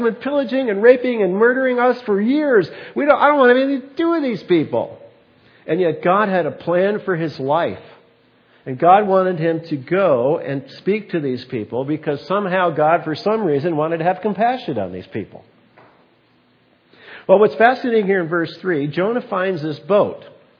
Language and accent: English; Wisconsin, United States; moved away as an adult; now in Arizona, United States; when I came to Arizona from Wisconsin, and I came down to Wisconsin, from Wisconsin to Arizona to plant a church.